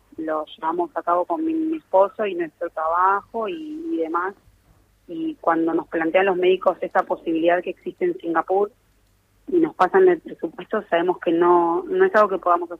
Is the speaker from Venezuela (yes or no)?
no; Don Torcuato, Buenos Aires Province, Argentina; Sí, nosotros somos de Don Torcuato Tigre.